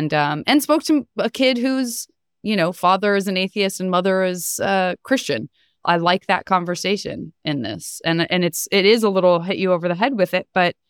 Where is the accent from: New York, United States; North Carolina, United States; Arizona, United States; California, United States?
Arizona, United States; Tucson; And I grew up in Tucson, Arizona, and then went to school in Flagstaff, Arizona